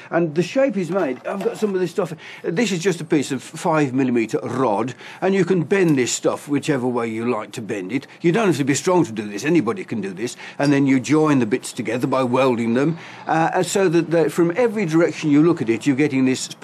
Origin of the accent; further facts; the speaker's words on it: Birmingham, West Midlands, United Kingdom; now in Cambridge, United Kingdom; I left school at 17. I came from Birmingham, came to Cambridge, and I have never left since.